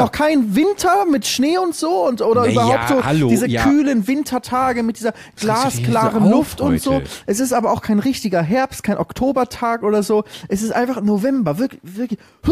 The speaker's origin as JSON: {"language": "German", "region": "Northern Germany", "country": "Germany", "said": "Ich komme selbst aus dem Norden."}